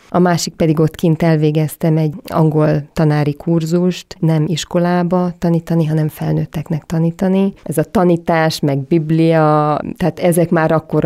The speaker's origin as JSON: {"language": "Hungarian", "country": "Brazil", "tie": "born or raised there", "said": "én Brazíliában nőttem fel, sokáig ott éltem"}